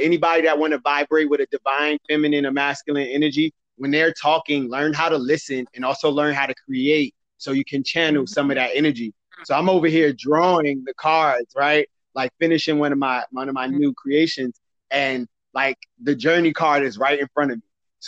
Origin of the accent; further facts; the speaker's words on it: Newark, New Jersey, United States; And I learned that at a very young age, like growing up in Newark